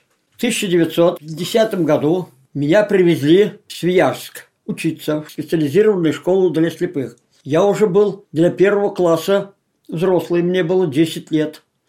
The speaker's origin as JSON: {"language": "Russian", "region": "Tatarstan", "country": "Russia", "second_language": "Russian", "said": "Дело в том, что я из глухой татарской деревни. Вообще я не знал русского языка. Я ничего не понимал по-русски."}